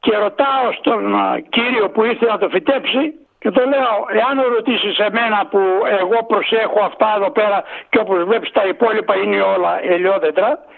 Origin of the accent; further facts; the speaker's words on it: Katerini, Central Macedonia, Greece; στα μέρη μας είχαμε ελιές. Εγώ είμαι από χωριό κοντά προς τον Πλαταμόλα πλευρά